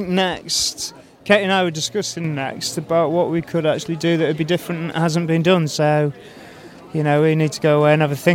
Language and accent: English; Wales, United Kingdom; I'm Welsh, yeah.